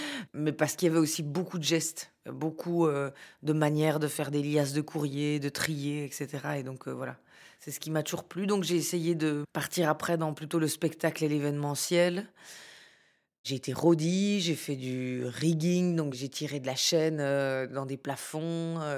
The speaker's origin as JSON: {"language": "French", "town": "Ornans", "region": "Bourgogne-Franche-Comté", "country": "France", "tie": "born or raised there", "lives_now": "Brussels, Belgium", "said": "40 ans, j'habite à Bruxelles depuis 18 ans. J'ai grandi à Ornan, dans un village de Franche-Comté."}